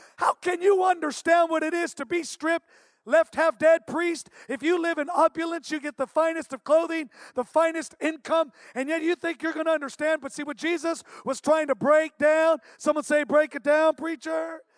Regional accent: Santa Barbara, California, United States; You know, I was born and raised in Santa Barbara

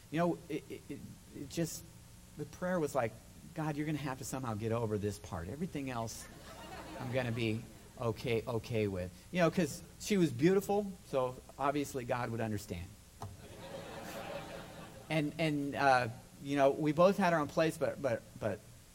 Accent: Nebraska, United States; Now, first of all, I'm from Nebraska, okay? That I know of, we don't have witches

